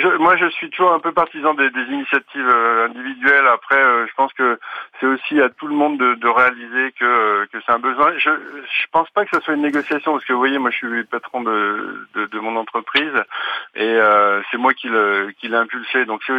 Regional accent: Lyon, Auvergne-Rhône-Alpes, France; Alors moi, il faut préciser, je suis lyonnais

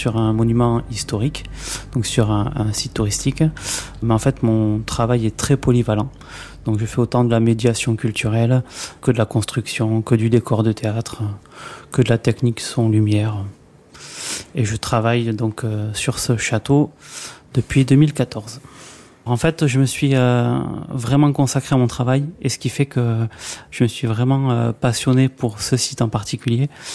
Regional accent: Pau, Nouvelle-Aquitaine, France; Moi, je suis de Pau, je suis plutôt citadin et je ne m'imaginais pas en fait vivre dans un milieu rural.

